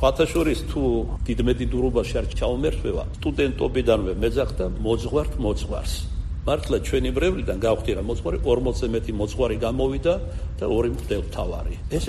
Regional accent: Kartli, Georgia; მე საერთოდ ქართლელი ვარ, მაგრამ მეგრელზე ჩხარა ვლაპარაკობდი.

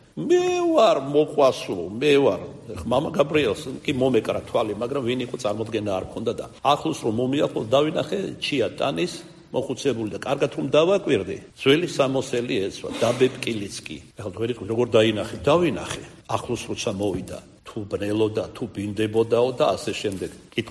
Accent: Kartli, Georgia; მე საერთოდ ქართლელი ვარ, მაგრამ მეგრელზე ჩხარა ვლაპარაკობდი.

